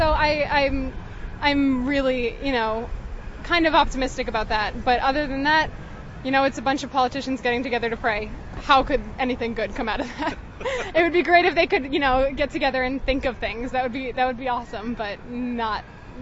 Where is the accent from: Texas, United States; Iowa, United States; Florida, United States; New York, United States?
New York, United States; All right … I'm from New York, but I'm interning with the Freedom From Religion Foundation this summer.